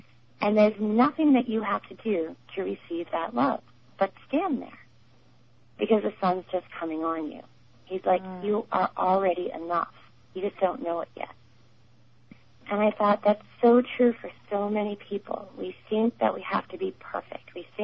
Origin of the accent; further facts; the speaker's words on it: Boston, Massachusetts, United States; I'm a big football fan, and I now live 3,000 miles from my hometown in Boston.